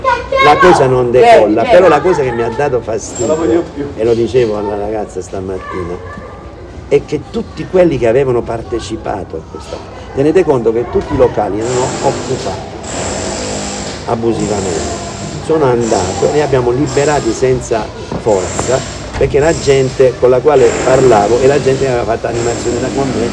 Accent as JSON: {"language": "Italian", "town": "Rome", "region": "Lazio", "country": "Italy", "tie": "born or raised there", "moved": "yes", "said": "Questo fu il motivo principale per cui dissi, me ne sono andato dalla città di Roma. Avevo vissuto fino ad allora qui, da quando ero nato"}